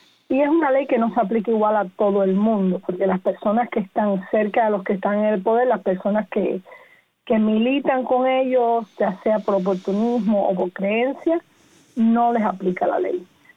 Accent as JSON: {"language": "Spanish", "country": "Cuba", "said": "yo siempre me había rehusado a usar la palabra exilio, a usar cualquier palabra que me hiciera ser vista como no cubana"}